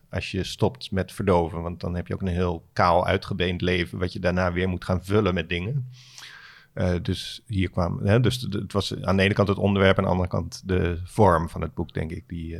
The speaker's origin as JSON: {"language": "Dutch", "town": "Alphen aan de Rijn", "region": "South Holland", "country": "Netherlands", "tie": "born or raised there", "said": "terug naar Alphen aan de Rijn, waar ik ben opgegroeid naast een winkelcentrum waar een schietpartij heeft plaatsgevonden 10 jaar geleden."}